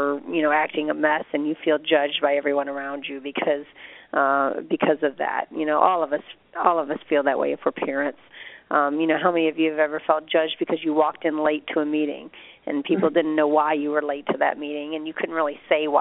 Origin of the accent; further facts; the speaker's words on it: Grand Rapids, Michigan, United States; I am from Grand Rapids, Michigan. This is where my family and my husband's family live now.